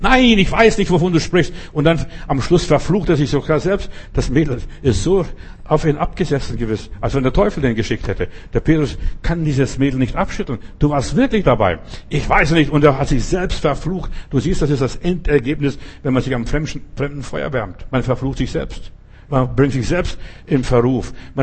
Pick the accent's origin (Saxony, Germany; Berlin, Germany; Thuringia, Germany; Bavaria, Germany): Bavaria, Germany; Altötting; Ich bin in Altötting groß geworden, ein Stück weit, also einige Jahre dort verbracht, an diesem Wallfahrtsort